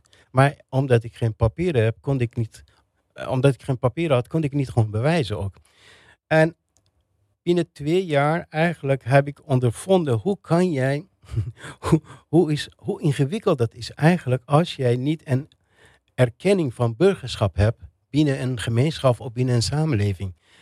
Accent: Iran; now in Netherlands; Toen ik in Iran was, dacht ik alleen maar, nou ja, ik ben een Iraanse. Maar in de loop van tijd, denk ik, ben ik Iraanse, maar ook net zo goed niet-Iraanse.

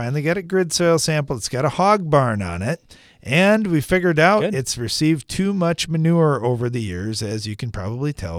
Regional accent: Bulgaria; I'm from Bulgaria and the only foreigner that I met anyway at your Neil Kinsey seminar this last spring.

